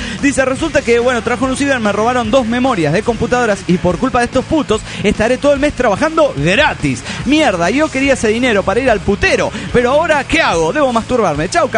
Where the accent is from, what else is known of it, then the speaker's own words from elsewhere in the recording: Juliaca, Puno, Peru; soy el médico de Juliaca, Perú.